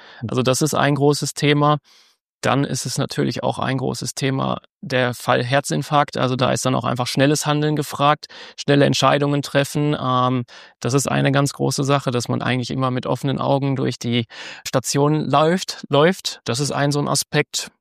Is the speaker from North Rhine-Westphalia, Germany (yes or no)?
yes; North Rhine-Westphalia, Germany; born there; ein Dialekt ist es nicht. Ich komme auch nicht so weit weg jetzt hier. Also ich komme aus dem Sauerland gebürtig.